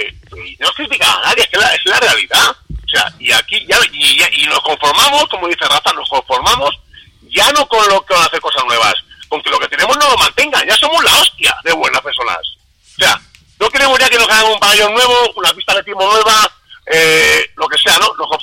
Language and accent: Spanish; Cuenca, Castilla-La Mancha, Spain; Y que nadie se ofenda, porque yo soy de Cuenca y me considero igual.